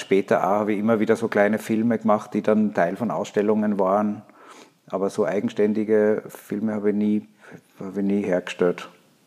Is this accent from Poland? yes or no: no; Gmunden, Upper Austria, Austria; now in Vienna, Austria; Ich komme aus dem Salzkammergut, aus Gmunden. Und ich habe immer, glaube ich, schon gespürt, dass das nicht mein Zuhause ist.